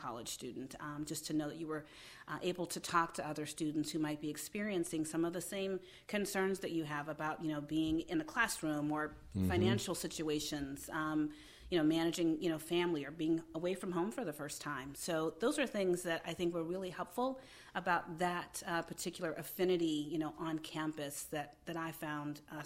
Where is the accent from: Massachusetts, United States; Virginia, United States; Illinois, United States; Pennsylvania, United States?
Pennsylvania, United States; Beaver Falls; Yeah, so I grew up in Beaver Falls, Pennsylvania, and so we have the Beaver campus there.